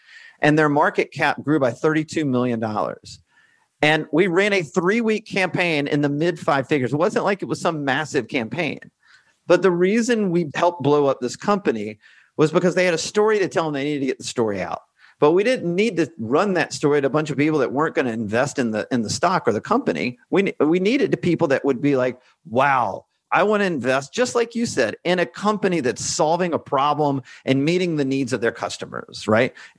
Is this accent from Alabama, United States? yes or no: yes; Alabama, United States; Listen, I grew up in Alabama, right?